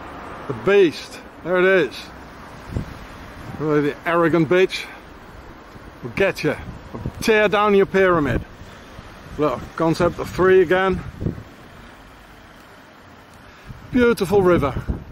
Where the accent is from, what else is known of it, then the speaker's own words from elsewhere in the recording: South Africa; I'm South African, so yeah